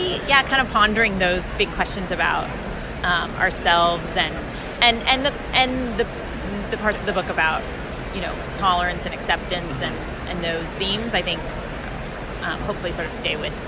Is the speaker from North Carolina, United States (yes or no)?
no; San Francisco, California, United States; I'm from San Francisco, so I love all the.